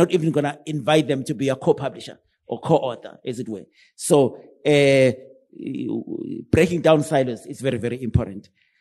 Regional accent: Umlazi, KwaZulu-Natal, South Africa; I grew up in Umlazi, went to university

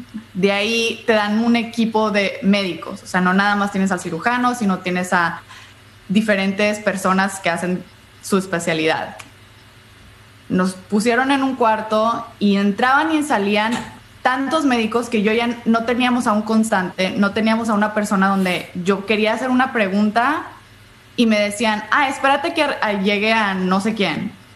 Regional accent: United States; porque soy estadounidense, porque tengo el color de piel que tengo, porque hablo y domino el idioma

